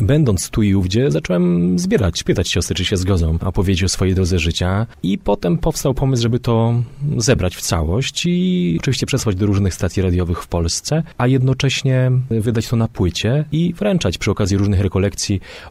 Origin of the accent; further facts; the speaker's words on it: Władysławowo, Pomeranian Voivodeship, Poland; u nas na Kaszubach, u mnie we Władysławowie to się mówiło